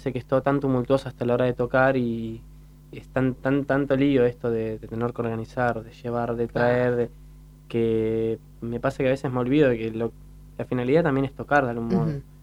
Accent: Lanús, Buenos Aires Province, Argentina; Yo soy de Lanús, pero la idea es salir un poco también de zona sur.

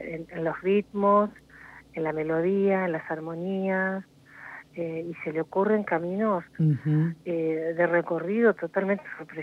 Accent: Buenos Aires, Argentina; born there; Soy nacida en Buenos Aires y la llegada que hay al paisaje es distinto que estar viviendo en el paisaje.

